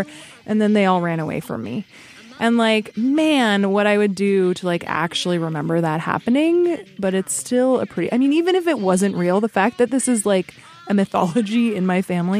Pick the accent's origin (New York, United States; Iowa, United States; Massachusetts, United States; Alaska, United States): Alaska, United States; now in Chicago, United States; I live here in Chicago. The weather here is not always great. I grew up in Alaska, which is winter like almost all the time.